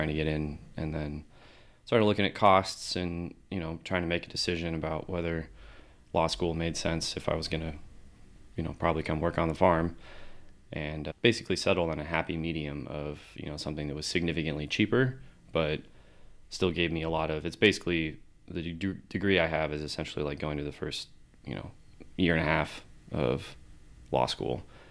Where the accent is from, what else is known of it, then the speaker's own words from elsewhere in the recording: Litchfield Park, Arizona, United States; So I actually grew up, I would say, my dad would say, in town, meaning I was born in Litchfield Park. You know, I lived there pretty much my whole life.